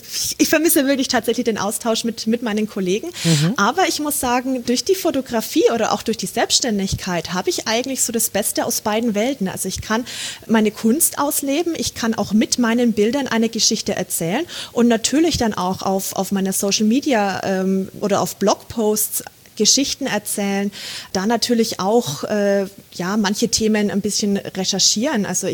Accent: Bad Windsheim, Bavaria, Germany; also born or lived in El Paso, United States; Ich liebe meine Heimat, ich liebe Franken, ich liebe Bad Windsheim, man kriegt mich hier auch nicht wirklich so schnell raus.

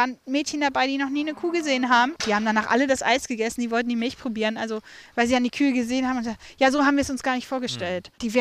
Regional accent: Harz, Germany; Ich komme mal ursprünglich aus dem Harz

